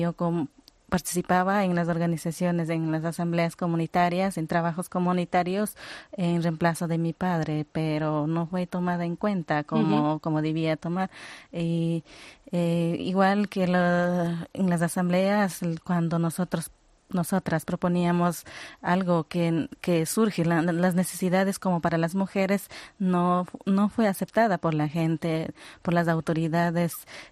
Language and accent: Spanish; Palmira, Chimborazo, Ecuador; vengo de Ecuador, de la provincia de Chimborazo, de la parroquia de Palmira, antes conocido como Desierto de Palmira.